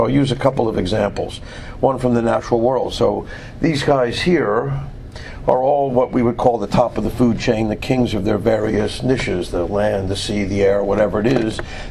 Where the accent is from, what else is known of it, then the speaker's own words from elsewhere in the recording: New York, United States; now in Boston, United States; Just because I'm in Boston and I'm from New York